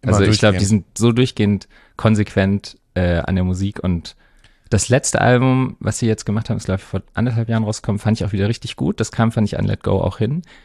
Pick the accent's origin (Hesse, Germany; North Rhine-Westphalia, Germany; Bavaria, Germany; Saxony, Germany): Bavaria, Germany; Munich; also born or lived in Freiburg / Berlin / Oslo; Genau, ich bin aufgewachsen in München und da auch